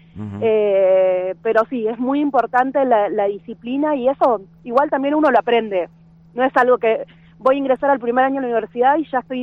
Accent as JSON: {"language": "Spanish", "town": "General Roca", "region": "Río Negro", "country": "Argentina", "tie": "born or raised there", "said": "Yo soy de Barrio Nuevo, de General Roca, que es uno de los barrios más populares de Roca, con muchísimas carencias"}